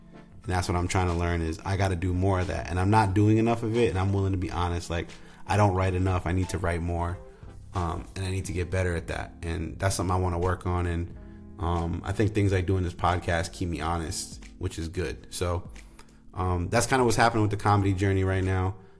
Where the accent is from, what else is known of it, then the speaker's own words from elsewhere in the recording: Rhode Island, United States; which is a great festival back in my home state of Rhode Island that happens every Columbus Day weekend in Newport, Rhode Island.